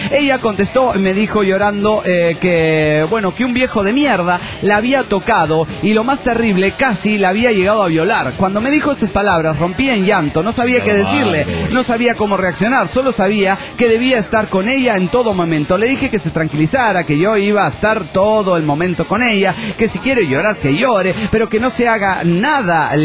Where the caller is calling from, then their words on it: Puebla, Mexico; de Puebla, México.